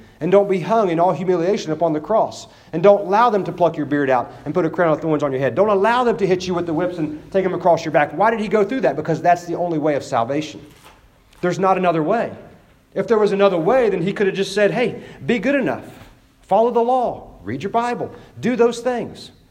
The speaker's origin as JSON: {"language": "English", "region": "West Virginia", "country": "United States", "said": "and I'm from West Virginia, so this is in West Virginia talk, all right?"}